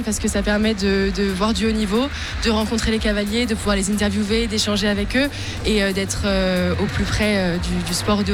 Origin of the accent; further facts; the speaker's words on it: Paris, Île-de-France, France; now in Toulouse, France; À la base, je suis de Paris, en ce moment, je suis à Toulouse. En janvier, je déménage aux États-Unis sans mes chevaux